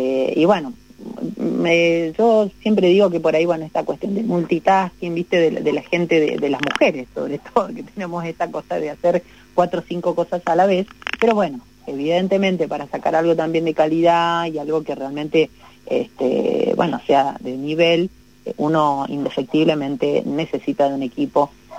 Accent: San Rafael, Mendoza, Argentina; born there; now in San Martín de los Andes, Argentina; Yo nací en San Rafael de Mendoza.

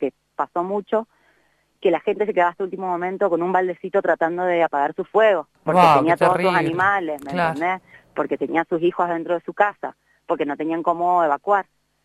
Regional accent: Buenos Aires, Argentina; yo por ejemplo, no sé, soy de Buenos Aires

